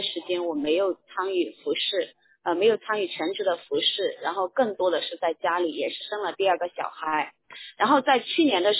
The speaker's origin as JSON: {"language": "Chinese", "region": "Yunnan", "country": "China", "lives_now": "Chengdu, China", "said": "我来自云南，我是云南人，然后我现在在成都，我在2009年的时候到成都来上的神学。"}